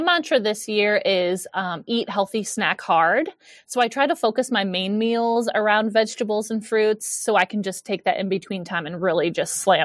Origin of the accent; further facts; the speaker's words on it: the North, United States; Yes, and I'm from the North, so we didn't have it up there either.